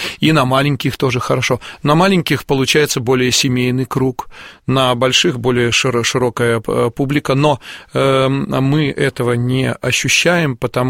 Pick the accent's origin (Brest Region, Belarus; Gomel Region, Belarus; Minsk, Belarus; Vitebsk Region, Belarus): Minsk, Belarus; moved away as an adult; now in Moscow, Russia; С приездом в Москву, а я учился до этого в Минске, я родился в Минске